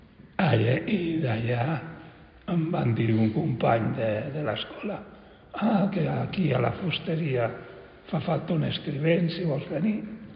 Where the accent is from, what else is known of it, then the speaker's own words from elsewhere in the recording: Barcelona, Catalonia, Spain; en aquella època que jo vaig néixer a Barcelona, comptant que Barcelona tenia 900.000 habitants, 300.000 d'ells vivíem en barraques, i jo pues, el recordo directament en barraca.